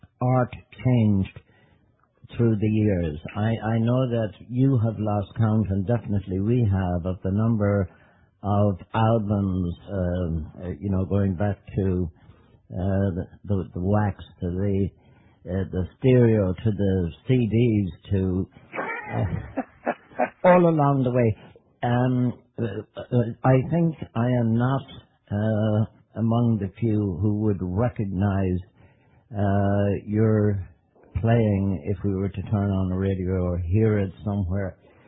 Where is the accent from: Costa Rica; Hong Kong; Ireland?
Ireland; Connacht; The tin whistle down in my part of the country, down in Mayo, was a popular instrument.